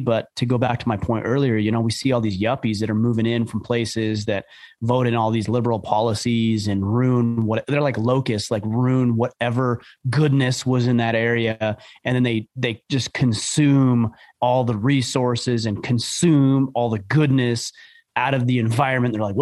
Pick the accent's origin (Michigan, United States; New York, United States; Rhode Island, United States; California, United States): California, United States; Yorba Linda; also born or lived in Anaheim; I grew up in Southern California too.